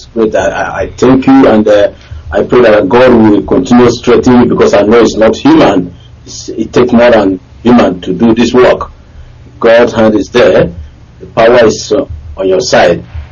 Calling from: Germany; I'm calling from Germany.

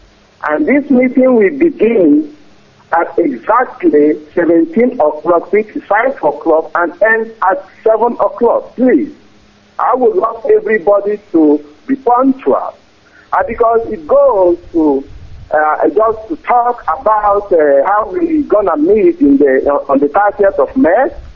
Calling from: Bern, Switzerland; I'm calling from Switzerland. Bern, to be precise.

